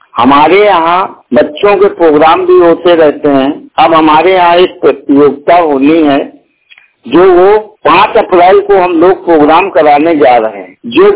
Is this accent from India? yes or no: yes; Fatehpur, Uttar Pradesh, India; मैं फतेहपुर का निवासी हूं।